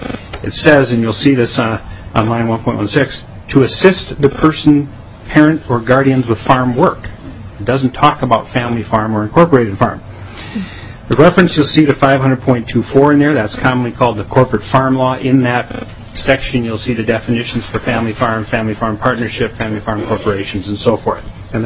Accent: Minnesota, United States; On our own farm, I grew up in Chippewa County. If we had to go get parts for the sugar beet equipment, we had to go to Clara City, which was 35 miles, and this is back in 1982.

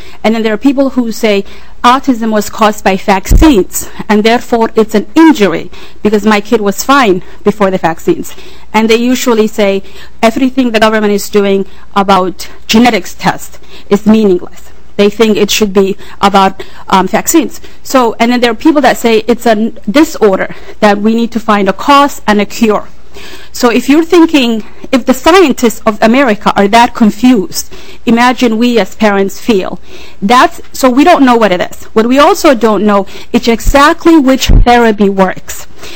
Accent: Somalia; now in United States; I am originally from Somalia

